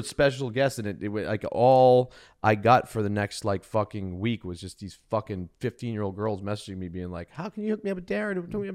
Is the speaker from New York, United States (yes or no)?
no; Boston, Massachusetts, United States; I'm from Boston, so I kind of just shoot.